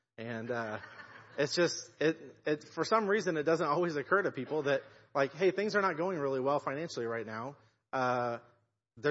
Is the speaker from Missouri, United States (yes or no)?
yes; Missouri, United States; they left my hometown in North Missouri and moved down to Kansas City area.